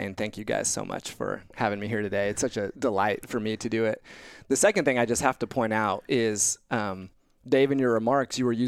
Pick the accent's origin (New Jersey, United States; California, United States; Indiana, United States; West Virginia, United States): Indiana, United States; So growing up in Indiana, came to faith at a young age, age 11 at church camp in Indiana.